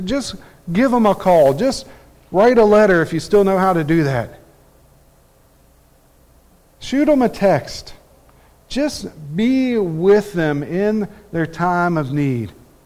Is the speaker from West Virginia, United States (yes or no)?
yes; West Virginia, United States; where I grew up in West Virginia